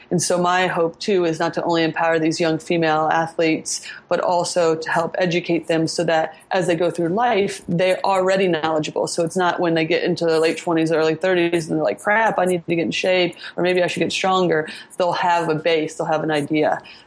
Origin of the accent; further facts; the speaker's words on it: Indiana, United States; I grew up in Indiana, and yes, I was way above average athlete in Indiana